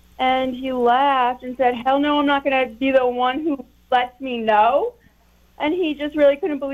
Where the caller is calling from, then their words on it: Chesapeake, Virginia, United States; I am calling from Chesapeake.